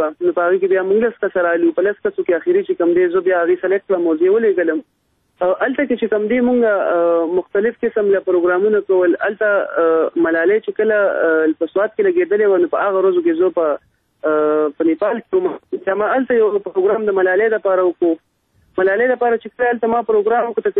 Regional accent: Mardan, Khyber Pakhtunkhwa, Pakistan; زه د مردان سیمه سره تعلق لرم او موږ پښتانه یو

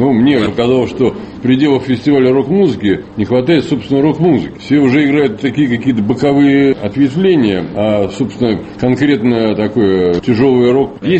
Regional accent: Saint Petersburg, Russia; Современный Санкт-Петербург, к сожалению, превратился в город самоотрицания. Еще недавно славная история моего родного города фактически стерта с лица земли.

